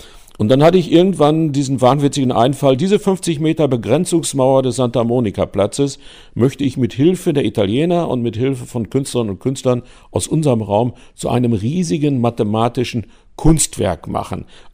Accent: Lower Saxony, Germany; born there; now in Bockum-Hövel, Germany; Ich bin ja geboren in Niedersachsen auf einem Dorf mit 7 Häusern.

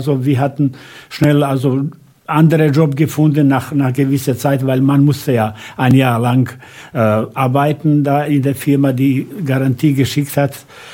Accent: Bosnia & Herzegovina; German is a second language; moved away as an adult; now in Hamm, Germany; ich komme aus Bosnien. Ich bin am 3. Oktober genau vor 48 Jahren, also 1973, nach Hamm gekommen, natürlich wegen Arbeit.

